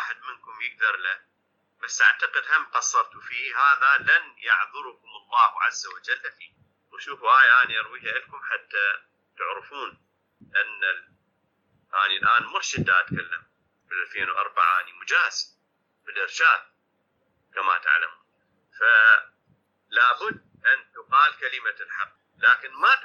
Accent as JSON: {"language": "Arabic", "country": "Iraq", "said": "قال أنت منين؟ قلت له من العراق."}